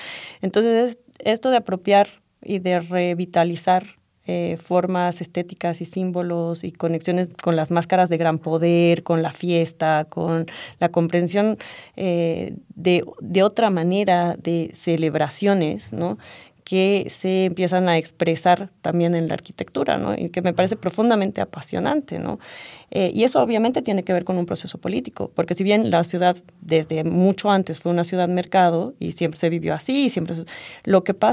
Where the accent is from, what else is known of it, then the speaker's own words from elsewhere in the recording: Bolivia; volver a entendernos como bolivianos de una manera distinta, sin tener que negar mucho de lo que es nuestro país